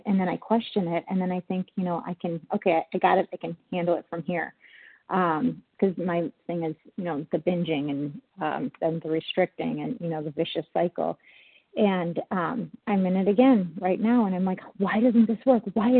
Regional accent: Chicago, Illinois, United States; I'm from Chicago

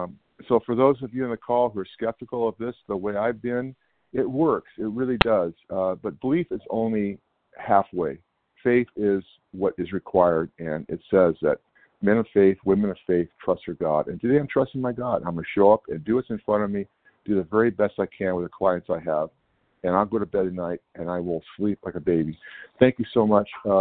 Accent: California, United States; Good morning, everybody. I'm from California.

